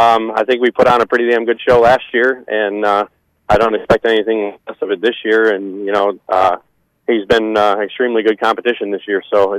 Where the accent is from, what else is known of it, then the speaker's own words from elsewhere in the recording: Toledo, Ohio, United States; I thought it took us long to win at Toledo, my hometown.